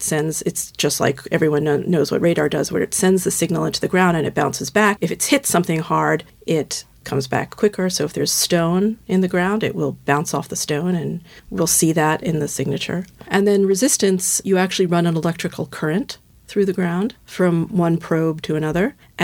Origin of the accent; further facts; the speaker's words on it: United States; accent: American; moved away as an adult; now in United Kingdom; Obviously, I'm an American. You can tell from my accent.